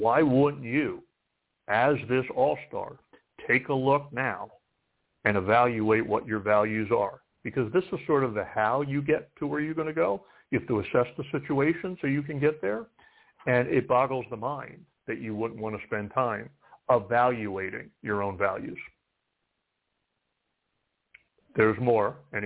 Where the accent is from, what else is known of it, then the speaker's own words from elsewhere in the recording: East Coast, United States; you know, I'm from the East Coast